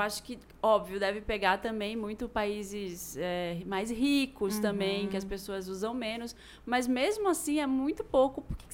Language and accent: Portuguese; Belém, Pará, Brazil; Eu sou de Belém. Lá em Belém tinha essa loja que a minha mãe me levava de vez em quando.